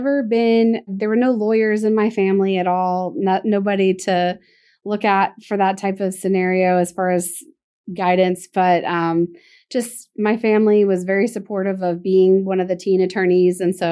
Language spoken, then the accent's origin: English; Oklahoma, United States; I grew up in Oklahoma.